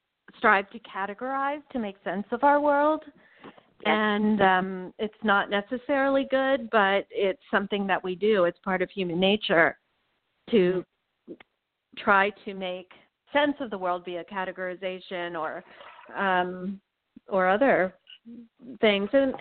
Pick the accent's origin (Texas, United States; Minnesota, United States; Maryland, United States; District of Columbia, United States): District of Columbia, United States; Washington; And for so many years, I faced the question, what are you? Or where are you from? Knowing that they didn't mean Washington, D.C.